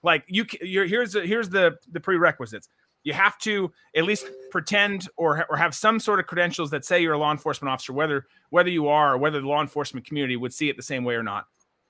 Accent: Minnesota, United States; in the case of my home state of Minnesota, dismantling the police.

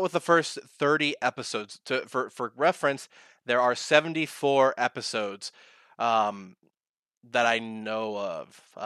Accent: California, United States; I was visiting my home in California, my hometown in California

